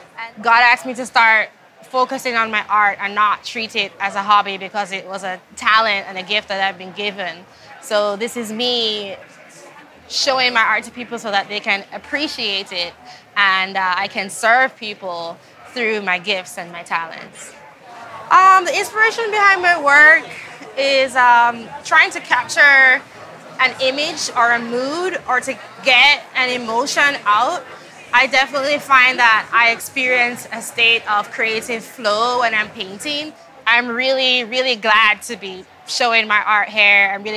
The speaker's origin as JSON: {"language": "English", "country": "Jamaica", "moved": "yes", "lives_now": "Burling, United States", "said": "I live in Burling, New Hampshire, but I'm originally from Jamaica, the island, and I've been in the States for like 12 years."}